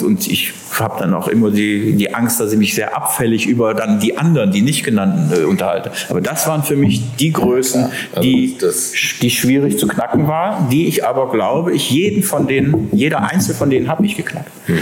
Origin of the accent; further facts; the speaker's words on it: Germany; aber dazu hätte gehört Bernd Schneider für mich als Deutscher immer, Bernd Schneider ist mega